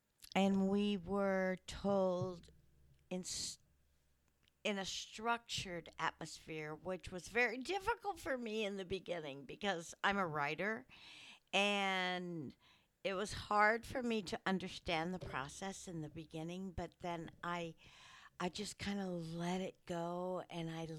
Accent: Midwest, United States; I was raised in the Midwest, an only child. Given many opportunities others in my area didn't have, the land was flat, easy paths to hike and play.

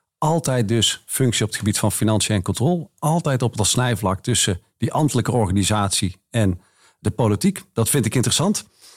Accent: North Brabant, Netherlands; Ik kom uit Brabant, dus ik ben een echte Brabander. Gezelligheid en een Brabants kwartiertje, dat ken ik wel.

